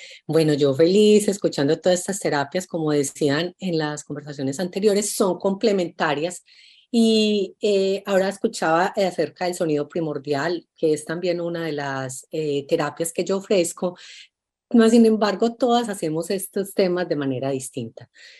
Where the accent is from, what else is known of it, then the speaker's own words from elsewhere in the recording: Colombia; now in Los Angeles, United States; me siento habitante del mundo, aunque soy colombiana. Resido en Los Ángeles, me siento habitante del mundo, me gusta conocer muchas culturas, viajar